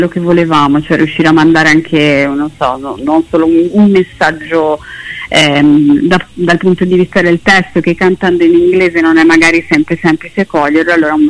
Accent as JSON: {"language": "Italian", "town": "Brescia", "region": "Lombardy", "country": "Italy", "said": "noi siamo di Brescia"}